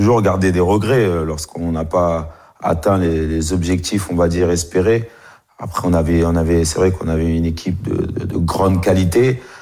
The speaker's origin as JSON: {"language": "French", "country": "DR Congo", "said": "Moi, je suis originaire du Congo-Kinshasa."}